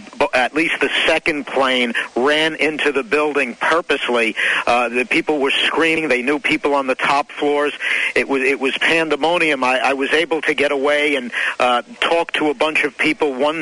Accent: Glen Rock, New Jersey, United States; I ran into a gentleman from my hometown of Glen Rock, Stuart Morrell.

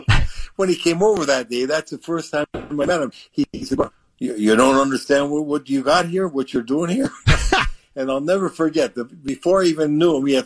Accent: Canada; moved away as an adult; now, remember, I come from Canada. In Canada, they have grades 9, 10, 11, 12, and we had 13 then, which is like the first year of college.

